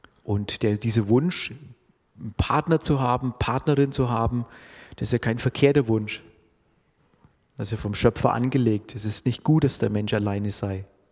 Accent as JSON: {"language": "German", "region": "Bavaria", "country": "Germany", "also_born_or_lived": "North Rhine-Westphalia", "said": "Wir kommen ursprünglich aus dem Frankenwald, lebten dann eine Zeit lang in Nordrhein-Westfalen."}